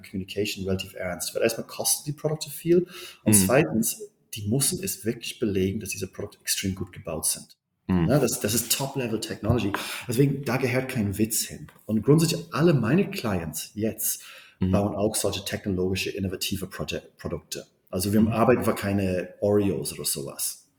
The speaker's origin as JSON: {"language": "German", "region": "Berlin", "country": "Germany", "said": "Ich bin Berliner"}